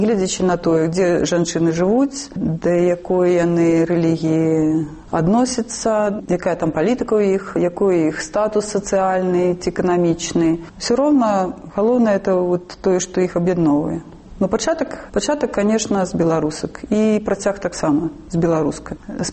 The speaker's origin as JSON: {"language": "Belarusian", "town": "Vilnius", "region": "Vilnius County", "country": "Lithuania", "tie": "born or raised there", "also_born_or_lived": "Germany", "said": "я жыла ў Вільні, маё дзяцінства прайшло ў Вільні, і выхоўвалася і ў Вільні, і ў Германіі, і бацька мой з фінскіх таксама, ну, ёсць крові фінскія, і але ж зараз это беларускі на першым месцы."}